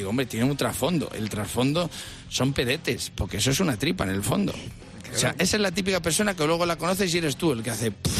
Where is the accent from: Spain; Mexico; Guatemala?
Spain; Valladolid, Castile and León; cómo me recuerda a mi adolescencia en Valladolid.